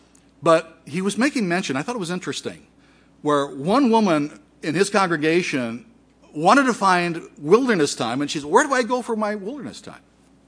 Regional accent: Detroit, Michigan, United States; I'm from Detroit. Maybe you go to Detroit for wilderness time.

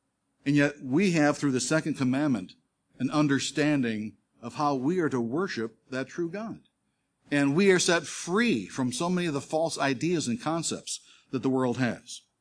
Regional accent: Detroit, Michigan, United States; So I went back home to my hometown of Detroit, Michigan, and got a job like what you do.

